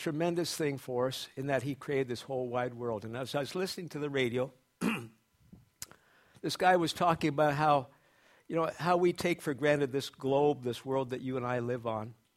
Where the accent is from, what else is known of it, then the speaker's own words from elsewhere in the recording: Oshawa, Ontario, Canada; I was raised in Oshawa, and I was quite a rebel in Oshawa.